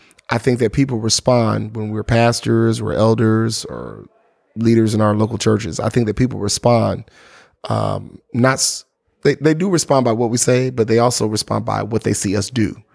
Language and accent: English; Baton Rouge, Louisiana, United States; So I am a native of Baton Rouge, Louisiana, but I'm a PK, a preacher's kid. So we moved from place to place.